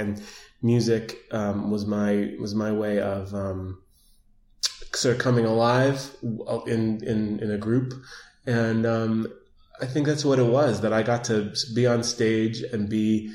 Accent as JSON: {"language": "English", "town": "Manhattan", "region": "New York", "country": "United States", "tie": "born or raised there", "said": "I grew up in Manhattan, and I was in this drama group."}